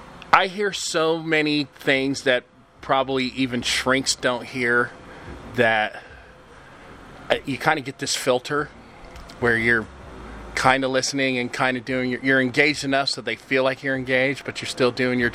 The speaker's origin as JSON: {"language": "English", "town": "Columbus", "region": "Ohio", "country": "United States", "said": "I'm from Columbus. I was a local kid that made it. I played for Ohio State from 85 to 89 basketball."}